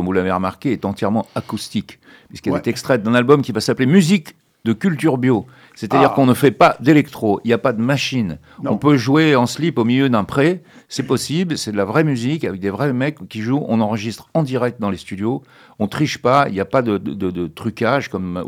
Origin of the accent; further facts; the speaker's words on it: London, United Kingdom; J'ai grandi à Londres